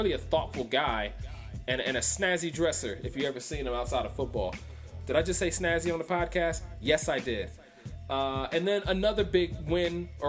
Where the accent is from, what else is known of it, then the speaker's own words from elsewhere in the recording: Cleveland, Ohio, United States; Yeah, I'm from Cleveland originally.